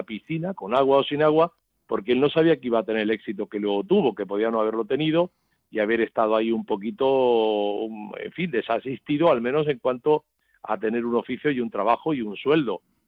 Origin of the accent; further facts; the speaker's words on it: Murcia, Region of Murcia, Spain; yo soy de Murcia